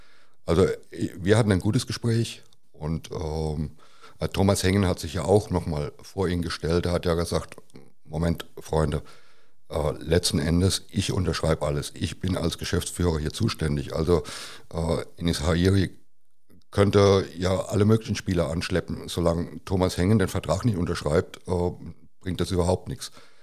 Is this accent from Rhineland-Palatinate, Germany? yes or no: yes; Kaiserslautern, Rhineland-Palatinate, Germany; ich bin in Kaiserslautern geboren, ich bin in Kaiserslautern aufgewachsen, ich habe 20 Jahre Westkurve hinter mir